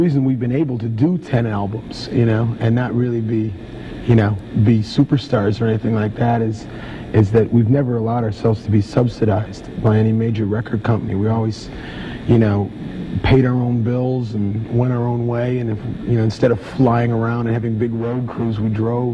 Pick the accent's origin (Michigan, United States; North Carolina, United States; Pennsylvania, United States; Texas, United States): Michigan, United States; Detroit; Of course, Motown, because since I'm from Detroit, you know.